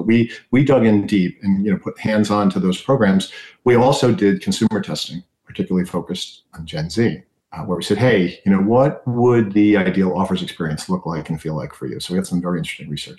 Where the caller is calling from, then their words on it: New Jersey, United States; Joining you from northern New Jersey, about 10 miles outside of Manhattan.